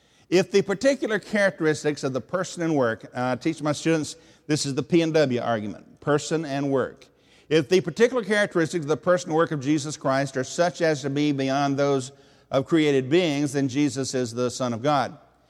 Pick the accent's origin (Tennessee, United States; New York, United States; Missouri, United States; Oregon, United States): Tennessee, United States; Because I am from Tennessee.